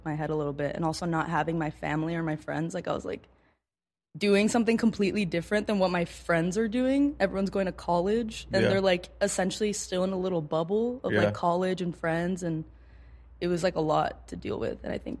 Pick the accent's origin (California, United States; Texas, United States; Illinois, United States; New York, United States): Texas, United States; El Paso; I grew up in El Paso, and literally 15 minutes, it's Mexico and it's Juarez.